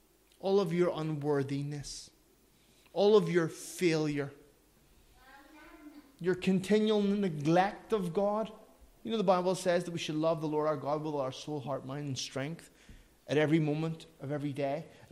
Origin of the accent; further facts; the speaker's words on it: Ireland; I'm an Irishman. I love my kids.